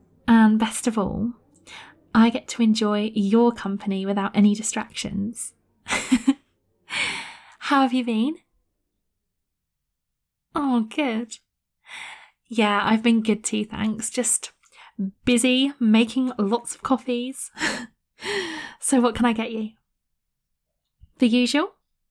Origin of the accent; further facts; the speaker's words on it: United Kingdom; And without sounding like a typical cliche, being British, I do much prefer a cup of tea.